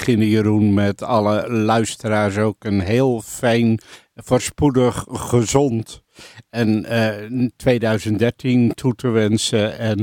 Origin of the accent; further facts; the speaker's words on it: Rotterdam, South Holland, Netherlands; Ik krijg het nauwelijks door de strot als Rotterdammer.